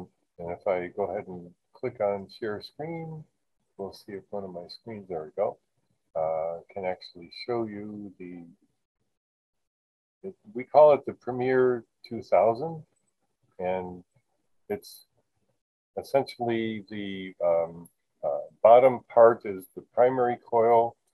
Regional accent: Buffalo, New York, United States; I grew up in Western New York, in Buffalo, New York, actually, and Niagara Falls essentially, you know, was 20 minutes away.

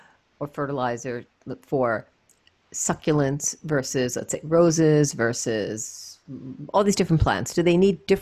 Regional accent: Brooklyn, New York, United States; I'm from New York City. I'm from Brooklyn. Who would have thought that, you know, worms are something that I would be figuring out how to put into my life?

